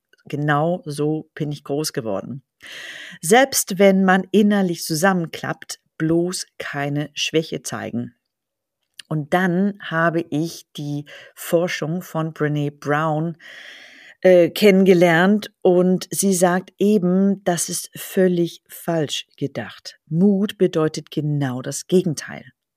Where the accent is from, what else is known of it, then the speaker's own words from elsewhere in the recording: Denmark; Ich komme ja aus Dänemark und ich bin mit einer so emanzipierte dänische Erziehung der 80er groß geworden.